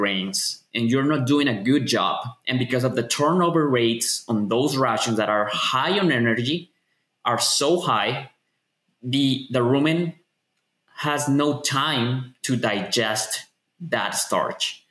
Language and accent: English; Colombia; I was in Colombia. I'm from Colombia, so I was working there.